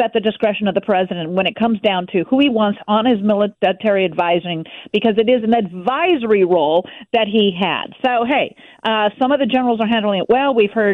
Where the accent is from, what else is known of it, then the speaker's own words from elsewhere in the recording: California, United States; I mean, I'm a Californian